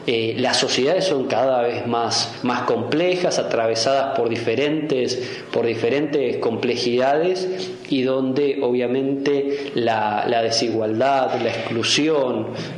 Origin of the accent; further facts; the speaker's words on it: Argentina; más allá de nuestra impronta como ser argentino